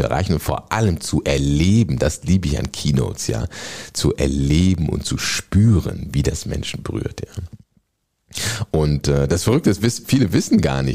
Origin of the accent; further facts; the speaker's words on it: Bonn, North Rhine-Westphalia, Germany; heute komme ich gerade aus Bonn. In meiner Geburtsstadt, ja, ich bin in der Bönnsche Jung, wie du weißt.